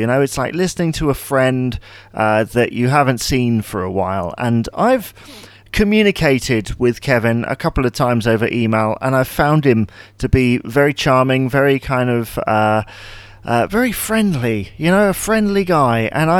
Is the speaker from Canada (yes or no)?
no; England, United Kingdom; There's probably lots of them in the States, but to me as an English person, I personally love it.